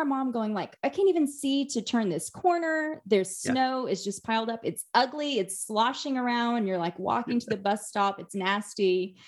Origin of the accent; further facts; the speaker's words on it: Southern US, United States; And I would say I grew up the culture in which I grew up in Bible Belt America